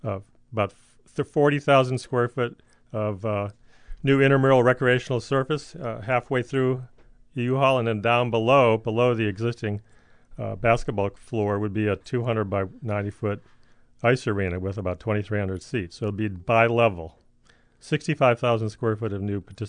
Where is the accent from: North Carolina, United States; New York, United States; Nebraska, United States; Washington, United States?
New York, United States; Buffalo; I grew up in Buffalo.